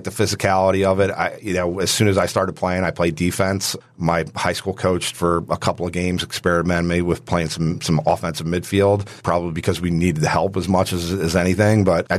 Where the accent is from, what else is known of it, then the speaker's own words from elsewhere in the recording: Baltimore, Maryland, United States; Well, I grew up in Baltimore, and obviously lacrosse is a pretty big deal down there.